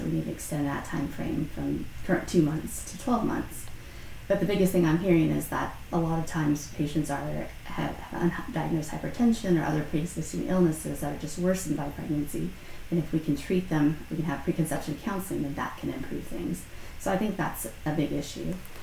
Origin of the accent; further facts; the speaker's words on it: San Antonio, Texas, United States; I was born in San Antonio, so that's where I grew up.